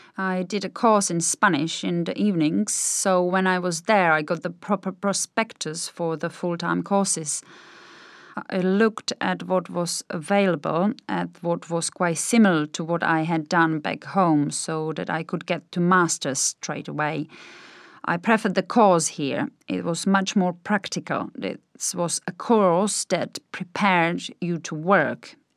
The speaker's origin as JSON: {"language": "English", "country": "Poland", "tie": "born or raised there", "also_born_or_lived": "Warsaw", "second_language": "English", "moved": "as an adult", "said": "I moved from my hometown in southeast Poland to Warsaw when I was 18 to go to university."}